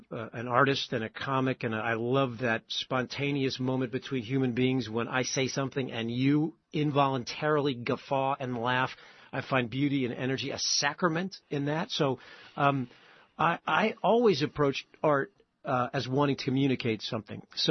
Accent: Falls Church, Virginia, United States; I was raised in what I would call a middle or upper middle class family in Falls Church, Virginia. I was raised in the Catholic faith

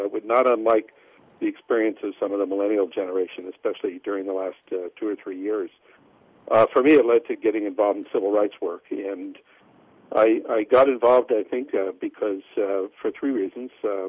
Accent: Bakersfield, California, United States; moved away as an adult; I grew up in Bakersfield, where my father was a rabbi and my mother was a teacher, and came here to Harvard when graduating Bakersfield High School in 1960

